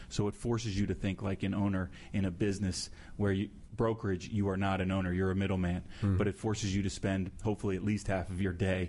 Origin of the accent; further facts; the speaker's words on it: Potomac, Maryland, United States; also born or lived in Upper Marlboro, United States; I grew up, until I was in third grade, I grew up in Prince George's County in Upper Marlboro, Maryland, and then I moved to Potomac, Maryland.